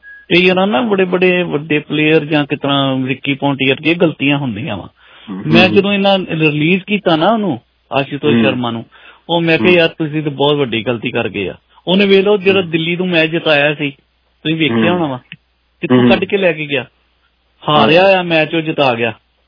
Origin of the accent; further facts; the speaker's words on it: Punjab, India; ਮੈਂ ਤਾਂ ਪੰਜਾਬ ਦੇ ਬੰਦਾ